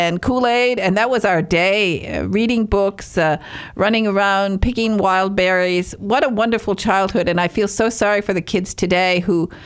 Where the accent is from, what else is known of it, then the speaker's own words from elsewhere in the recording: Baraga, Michigan, United States; Well, I'm from Baraga